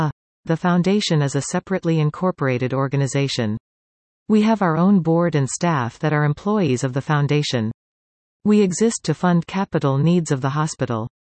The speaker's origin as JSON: {"language": "English", "town": "Mississauga", "region": "Ontario", "country": "Canada", "tie": "born or raised there", "said": "I grew up in Mississauga."}